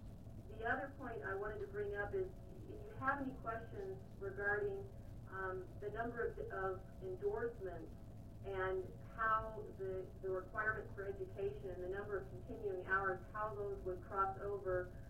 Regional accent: Alaska, United States; I am from the Matsu Valley

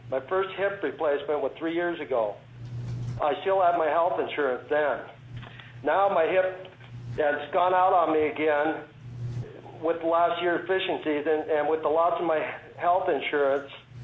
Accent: Cordova, Alaska, United States; born there; Yes, I was born in Cordova in 1960, began my commercial fishing career at 9 years old, fished both salmon and herring.

